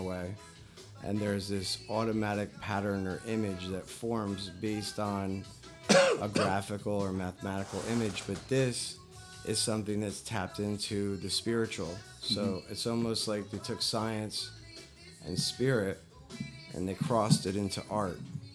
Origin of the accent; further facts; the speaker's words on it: Mahopac, New York, United States; I grew up in Mayapack. Shout out to all my motherfuckers in Mayapack.